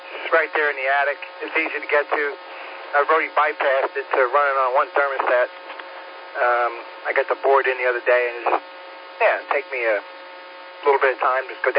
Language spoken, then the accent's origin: English; New York, United States; I grew up on Long Island, so didn't really bother me too much, you know, in the summertime.